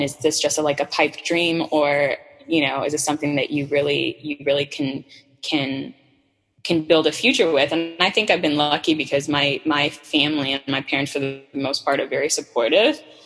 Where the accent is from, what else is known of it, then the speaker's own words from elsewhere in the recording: Bahamas; also born or lived in United States; I was born in the U.S. So I'm a U.S. citizen, which means that opportunities, even though I grew up in the Bahamas, there are more opportunities open to me than a Bahamian.